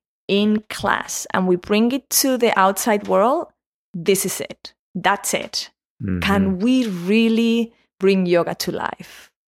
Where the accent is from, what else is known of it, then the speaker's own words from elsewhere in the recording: Spain; In Spain, I'm from Spain, same thing happened.